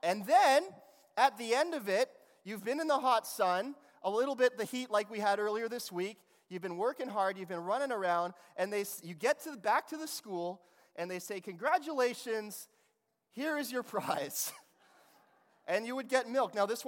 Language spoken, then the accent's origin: English; Langley, British Columbia, Canada; of course in where I grew up in Langley, there was lots of high schools as well.